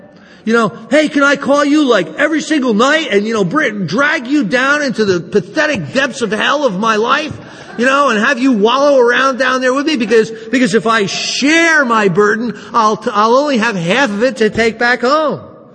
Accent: New Jersey, United States; I'm from New Jersey and the Sopranos are big in New Jersey.

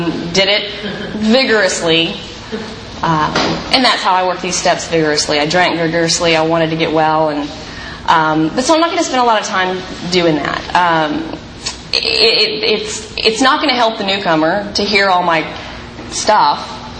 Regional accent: Dallas, Texas, United States; now in Laguna Niguel, United States; But I'm from Dallas, Texas. My home group is the primary purpose group in Dallas, Texas.

